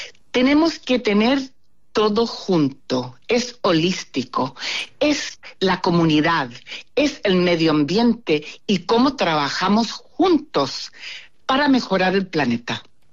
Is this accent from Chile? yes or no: yes; Chile; now in Australia; siendo chilena hay un instituto en Chile